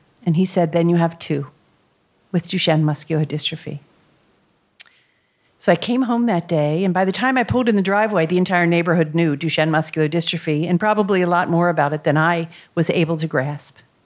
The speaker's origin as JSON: {"language": "English", "town": "Middletown", "region": "Ohio", "country": "United States", "said": "I'm from Middletown, Ohio. It's a place you've never heard of unless you've read the book Hillbilly Elegy. My parents are from Germany."}